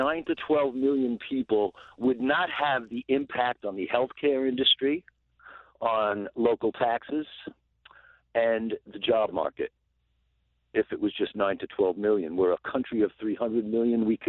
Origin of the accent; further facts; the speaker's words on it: New York, United States; You know what? I'm from New York originally.